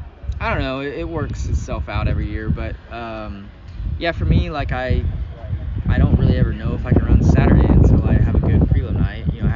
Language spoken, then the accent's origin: English; United States; Well, my response is that I'm too old, for one, and I'm American.